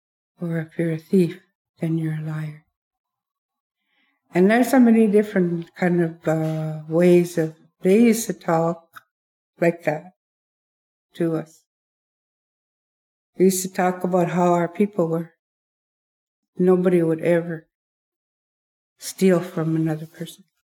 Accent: United States; I stood up in that class. And I told her, I said, I'm Indian. And I said, none of my family is dirty, lazy, or drunkards.

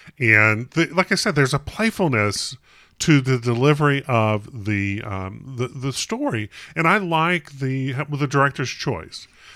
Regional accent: North Carolina, United States; And of course, Steve, I grew up in North Carolina. I'm not even sure we read things down there.

